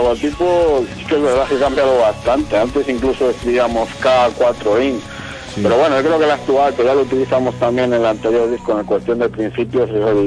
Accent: Medina del Campo, Castile and León, Spain; Pues venimos de Medina de Campo, en la provincia de Valladolid.

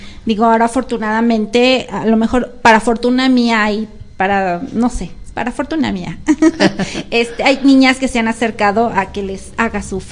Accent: Xochimilco, Mexico City, Mexico; Vengo de Xochimilco

